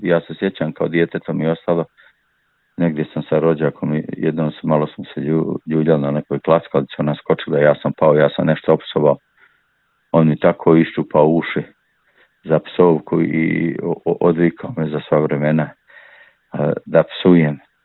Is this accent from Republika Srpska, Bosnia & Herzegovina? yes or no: no; Ljeskovica, Zenica-Doboj Canton, Bosnia & Herzegovina; Pa ja sam rođen i odrastao između Žepča i Zavdovića, selo jedno Ljeskovica, to je u ratnoj podijeli ostalo u federaciji